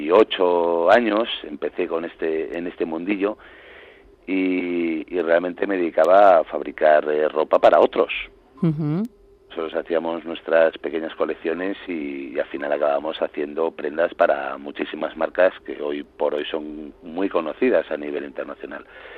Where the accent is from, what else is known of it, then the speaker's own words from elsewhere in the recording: Bilbao, Basque Country, Spain; born there; somos de Bilbao, yo nací en Bilbao también.